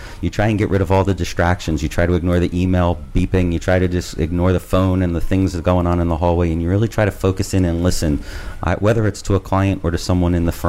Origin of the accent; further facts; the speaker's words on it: Philadelphia, Pennsylvania, United States; I grew up two blocks from the Art Museum here in Philadelphia.